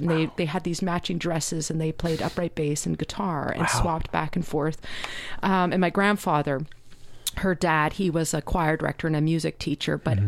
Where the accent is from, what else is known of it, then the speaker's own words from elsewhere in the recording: Calgary, Alberta, Canada; I grew up in Calgary.